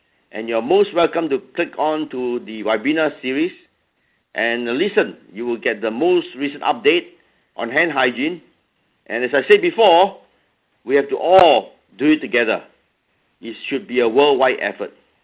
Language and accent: English; Hong Kong; and I'm from Hong Kong.